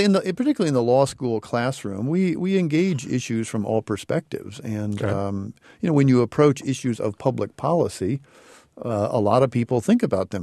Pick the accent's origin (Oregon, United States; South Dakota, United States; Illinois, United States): Illinois, United States; Decatur; I'm from Decatur, from Central Illinois, a rare law professor from Central Illinois.